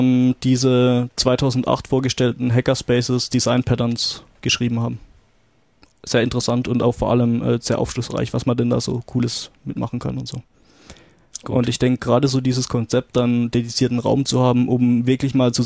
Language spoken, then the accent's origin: German; Karlsruhe, Baden-Württemberg, Germany; ich komme ja ursprünglich aus Karlsruhe